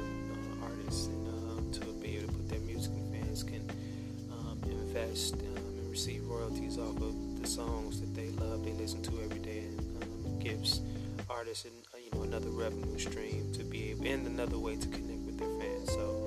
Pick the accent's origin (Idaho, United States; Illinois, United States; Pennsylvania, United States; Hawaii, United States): Illinois, United States; Chicago; You know, I'm from Chicago. For all the people that don't know, Wild Honey Southside, 103rd, 106, 107. Yeah, from there, Roseland, baby.